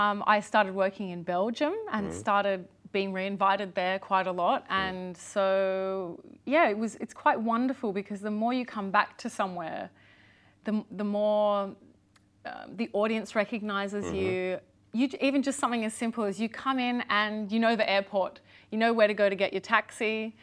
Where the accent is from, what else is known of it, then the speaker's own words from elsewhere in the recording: Australia; being an Australian. Sometimes people have a hard time picking where I'm from.